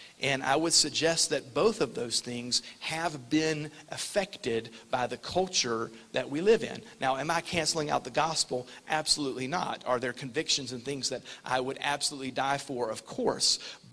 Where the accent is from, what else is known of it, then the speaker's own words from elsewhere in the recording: the South, United States; And of course, as a Southerner, this is like a 6-inch putt, because in every pulpit in my town, segregation was defended until the late 60s to early 70s